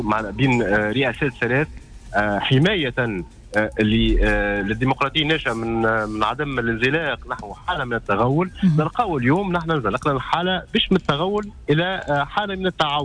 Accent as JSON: {"language": "Arabic", "country": "Tunisia", "said": "نحن كشعب تونسي"}